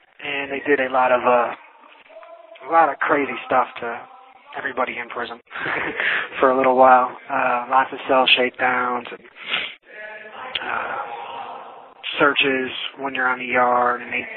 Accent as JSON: {"language": "English", "town": "Cleveland", "region": "Ohio", "country": "United States", "said": "I'm from Cleveland, Ohio."}